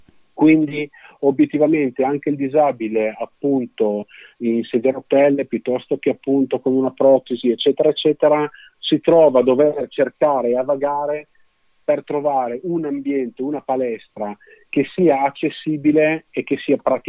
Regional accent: Ronchi dei Legionari, Friuli-Venezia Giulia, Italy; vengo appunto da Ronchi dei Legionari, papà Triestino

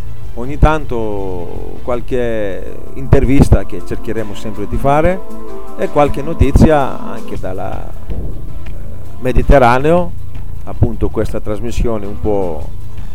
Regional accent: Greece; Italian is a second language; E sono andato in Grecia, il mio paese, anche per fare militanza un po' politica

